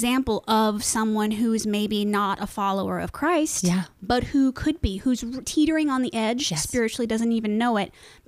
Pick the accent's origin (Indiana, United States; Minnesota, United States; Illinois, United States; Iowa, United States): Indiana, United States; Indianapolis; You know, it's a strange thing because I have lived in Broad Ripple my whole life.